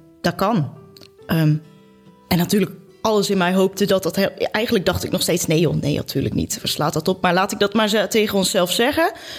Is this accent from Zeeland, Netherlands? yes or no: yes; Goes, Zeeland, Netherlands; Ja, wij komen allebei uit Goes.